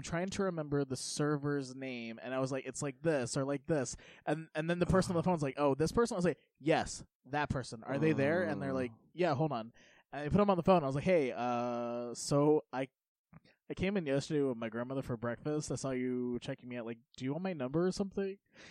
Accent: United States; So I kind of grew up in the middle of nowhere, in Polk County

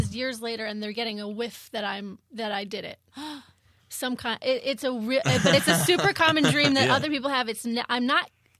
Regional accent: Florida, United States; In Florida.

